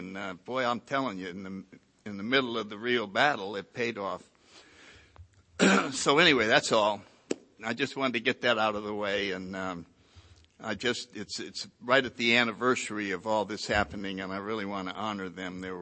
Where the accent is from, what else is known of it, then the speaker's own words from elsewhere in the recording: New Haven, Connecticut, United States; I grew up in New Haven, Connecticut. I was born in 1931.